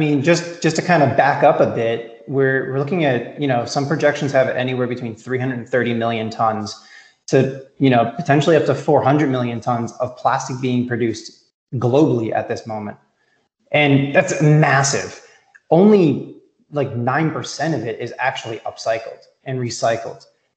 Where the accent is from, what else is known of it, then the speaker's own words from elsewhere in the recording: Boston, Massachusetts, United States; I grew up in the Boston area, traveled to New York, graduated from Syracuse University